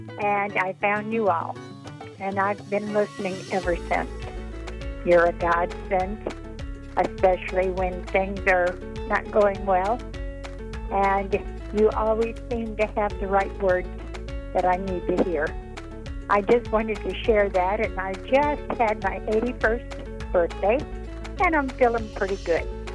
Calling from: Fredericktown, Missouri, United States; I'm calling you from Fredericktown, Missouri.

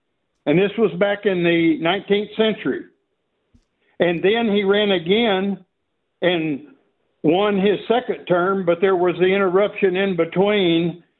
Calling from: Brenham, Texas, United States; I'm calling from Brenham, Texas, which is the home of Bluebell ice cream.

